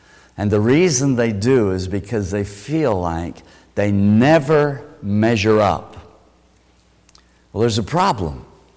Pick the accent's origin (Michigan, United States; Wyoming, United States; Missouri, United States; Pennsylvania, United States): Wyoming, United States; accent: Wyoming twang; Because I grew up in Wyoming. We didn't talk different. I mean, we talk, cowboy talk and stuff. I've kind of grown out of that. Janine used to tease me. Yeah, my Wyoming twang was coming out